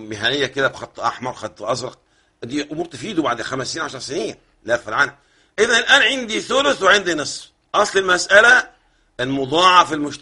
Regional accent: Egypt; اللي احنا مصريين

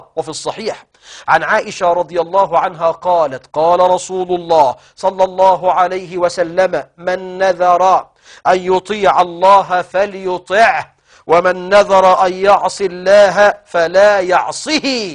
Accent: Egypt; ايه اللي جاب قدم النبي عندنا في مصر

